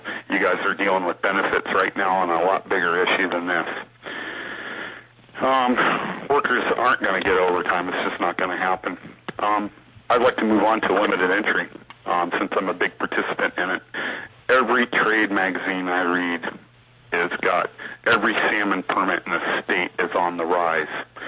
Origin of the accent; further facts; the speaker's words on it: Fairbanks, Alaska, United States; I've been fishing out of Kodiak for 18 years. I grew up in Fairbanks.